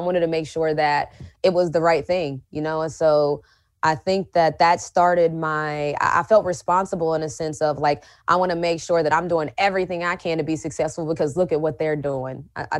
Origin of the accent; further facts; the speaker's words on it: West Virginia, United States; And so I think growing up in West Virginia, going to school and stores helped me in that aspect because I was used to not having a lot of entertainment around me.